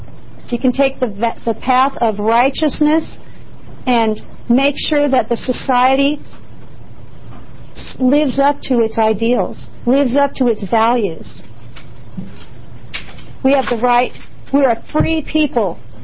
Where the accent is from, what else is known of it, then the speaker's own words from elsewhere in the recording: Eugene, Oregon, United States; I'm from Eugene, Oregon.